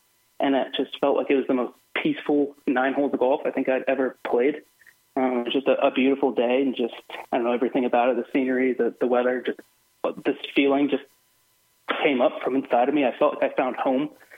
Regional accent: Georgetown, South Carolina, United States; born there; I was born in Myrtle Beach, South Carolina, or just outside of there, Georgetown specifically. My dad was in the Coast Guard, so I moved around for probably the first 18-ish years of my life

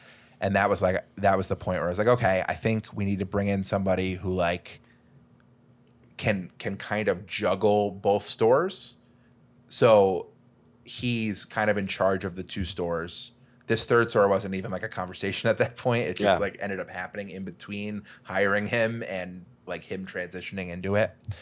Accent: Milford, Connecticut, United States; In my hometown, it's from Milford.

